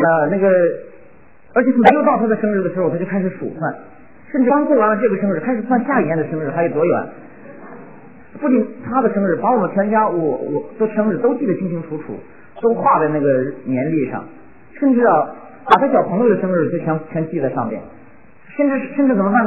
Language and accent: Chinese; China; 因为我是大陆来的